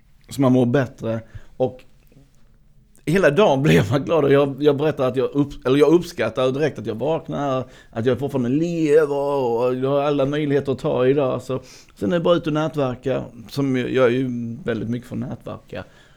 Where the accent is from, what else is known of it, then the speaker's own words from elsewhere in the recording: Sweden; Även om jag är född i Sverige och uppvuxen här och mamma är svensk och... så känns det ändå rätt.